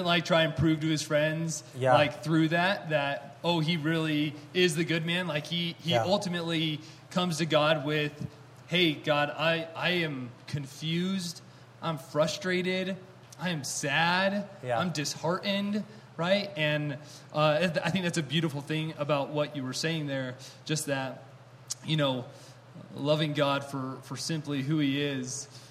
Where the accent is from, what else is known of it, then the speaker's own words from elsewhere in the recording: Tahoe, United States; I grew up here in Tahoe